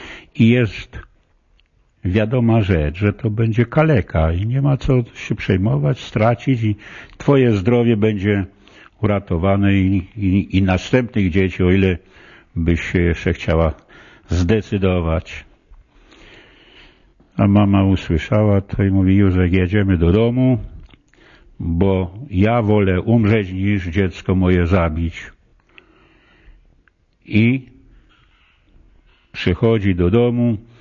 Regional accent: Żytno, Łódź Voivodeship, Poland; Pochodzę z okolic Częstochowy, mała wieś, gmina Żytno, powiat Radomsko.

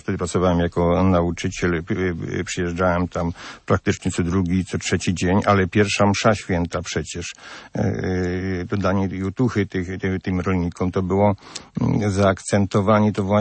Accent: Krzemienica, Subcarpathian Voivodeship, Poland; w Krzemienicy, w mojej rodzinnej wiosce.

